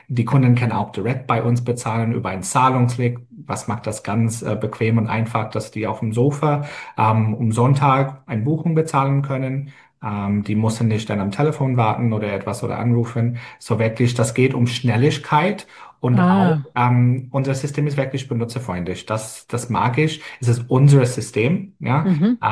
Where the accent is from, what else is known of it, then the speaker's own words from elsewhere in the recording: Sydney, New South Wales, Australia; German is a second language; now in Germany; der beste Stadt der Welt, Sydney, meine Heimat